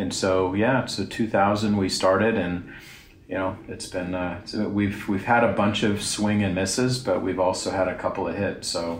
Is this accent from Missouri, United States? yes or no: no; Los Angeles, California, United States; I'm from Los Angeles, Southern California.